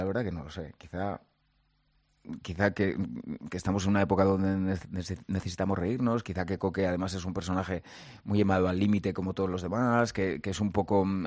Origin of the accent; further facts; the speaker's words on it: La Rioja, Spain; now in Madrid, Spain; Porque yo soy muy riojano, pero llevo 26 años aquí y Madrid me encanta.